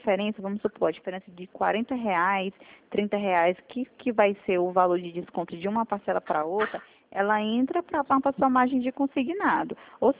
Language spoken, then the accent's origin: Portuguese; Brasília, Federal District, Brazil; Ah, eu sou de Brasília mesmo.